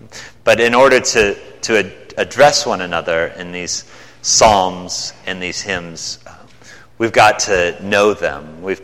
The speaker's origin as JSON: {"language": "English", "region": "Midwest", "country": "United States", "tie": "born or raised there", "said": "When I was growing up in the Midwest, you could turn on your radio and flip through the stations"}